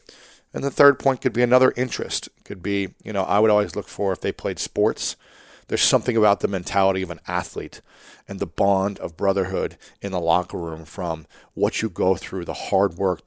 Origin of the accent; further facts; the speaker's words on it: Ohio, United States; People from Ohio have a lot of pride and we kind of stick together. And so I would say, hey, I'm from Ohio as well.